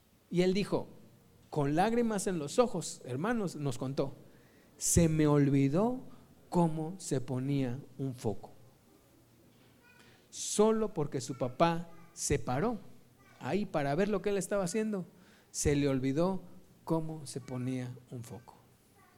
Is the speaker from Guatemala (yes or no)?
no; Mexico; Pero ustedes tienen el concepto de los mexicanos que los mexicanos somos bien orgullosos